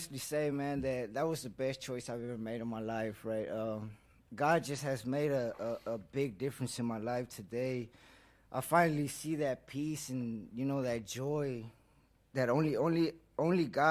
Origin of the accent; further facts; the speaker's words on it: Dallas, Texas, United States; born there; right? I was born in Dallas, Texas. I'm 28 years old now.